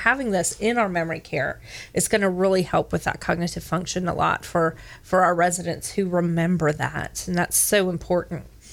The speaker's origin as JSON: {"language": "English", "region": "Hawaii", "country": "United States", "tie": "born or raised there", "lives_now": "Greenville, United States", "said": "Of course, we grew up in Hawaii, so I didn't have a Wilkins Mansion to look at, but we had our favorite places that we went."}